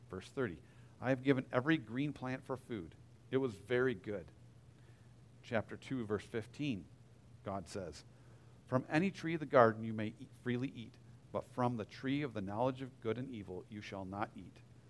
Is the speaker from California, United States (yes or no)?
no; Michigan, United States; I come from Michigan, where if you're in Michigan in the middle of October, all the trees are beautiful